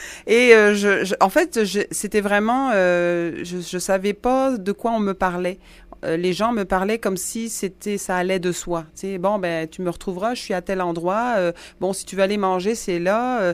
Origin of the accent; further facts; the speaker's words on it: Central African Republic; born there; je suis née en République centrafricaine, mais ma mère est hollandaise. Okay. Elle est blanche, c'est une européenne. Donc, j'ai eu dans ma maison deux couleurs, deux cultures, deux langues aussi, parce qu'elle parlait néerlandais